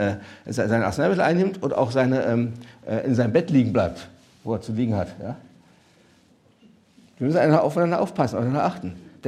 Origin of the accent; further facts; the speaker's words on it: Berlin, Germany; sie ist aus Westdeutschland, ich bin aus Berlin. Das ist ein Riesenkulturunterschied. Das zweite ist, sie ist katholisch gewesen und ich bin jüdisch und von der Herkunft.